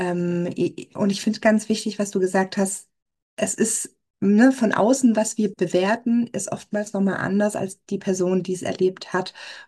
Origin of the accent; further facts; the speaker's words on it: Baden-Württemberg, Germany; ich komme ja aus dem Badischen, und wenn ich dann, dann rede ich da schon ganz anders